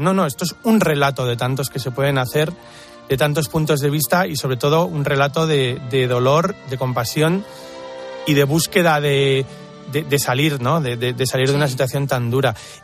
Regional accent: Bilbao, Basque Country, Spain; cómo son los sevillanos, cómo somos los de Bilbao

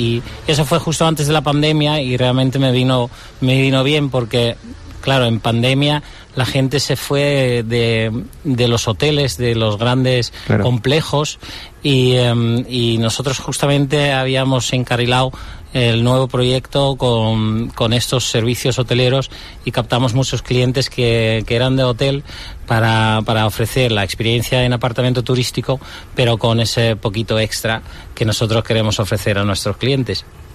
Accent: Netherlands; Spanish is a second language; now in Ayamonte, Spain; Yo soy de Holanda

